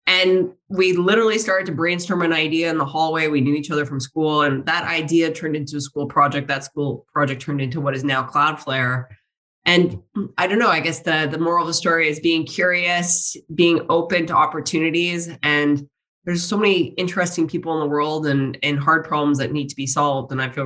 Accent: Saskatchewan, Canada; now in Toronto, Canada; I grew up in Saskatchewan and very proud prairie girl.

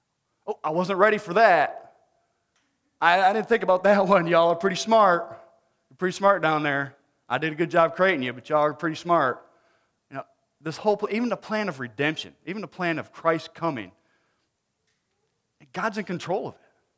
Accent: Michigan, United States; moved away as an adult; Anyway, I'm from Michigan, and we lived there for, we moved down here in 2000.

